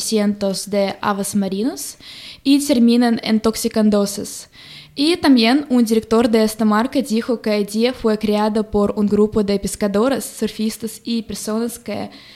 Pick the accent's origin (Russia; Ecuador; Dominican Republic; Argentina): Russia; Spanish is a second language; yo soy de Rusia y no tenemos una mentalidad